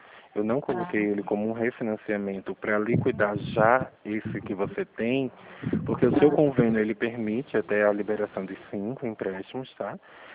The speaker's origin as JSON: {"language": "Portuguese", "region": "Pernambuco", "country": "Brazil", "lives_now": "Rio Claro, Brazil", "said": "porque eu vim de Pernambuco"}